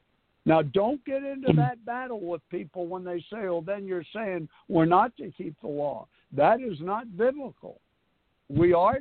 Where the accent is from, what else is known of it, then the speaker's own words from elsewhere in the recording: New York City, New York, United States; That's the only thing when you're born and raised in New York City, you have as a right of your birth is you can interrupt people.